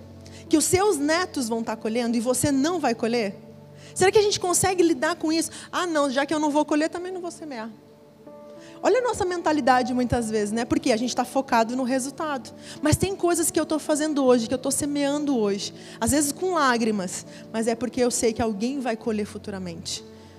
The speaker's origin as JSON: {"language": "Portuguese", "town": "Foz do Iguaçu", "region": "Paraná", "country": "Brazil", "said": "Eu amo Foz, eu sou de Foz do Iguaçu."}